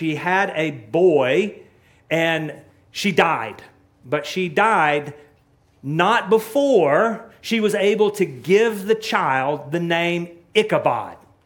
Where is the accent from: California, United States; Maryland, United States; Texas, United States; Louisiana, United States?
Texas, United States; I grew up in East Texas, and it was Dagon.